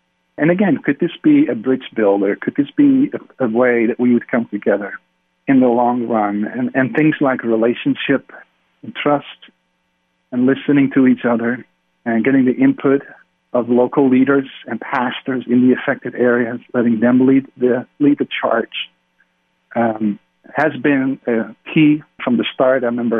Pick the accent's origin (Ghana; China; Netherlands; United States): Netherlands; English is a second language; My fellow countrywoman, I'm from Holland